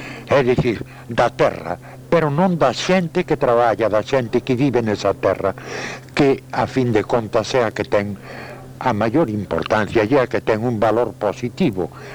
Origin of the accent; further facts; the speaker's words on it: Ourense, Galicia, Spain; E pasei a miña vida, pois, prácticamente en Ourense